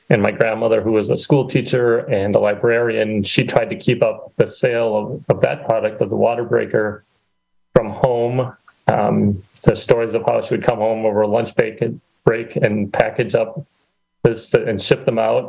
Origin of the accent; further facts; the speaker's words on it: Manitowoc, Wisconsin, United States; also born or lived in Chicago / Baltimore; I grew up in Manitowoc, went to high school at Lincoln, went to college in Chicago, worked in Chicago, then Baltimore, Washington area for a while, then back to Chicago for a few years.